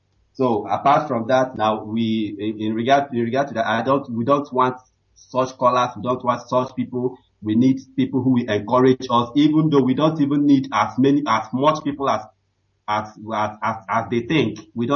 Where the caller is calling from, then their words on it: Nigeria; from calling from Austria.